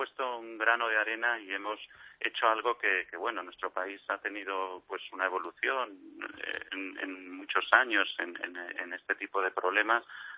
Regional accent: Villamayor de Santiago, Castilla-La Mancha, Spain; born there; yo nací en Villamayor de Santiago, un pueblo ahí cerca de Tarancón y mi familia vive en Ontanaya.

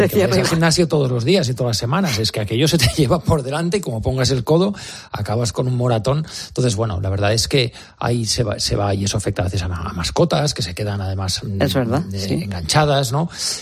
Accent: Spain; como tantos españoles

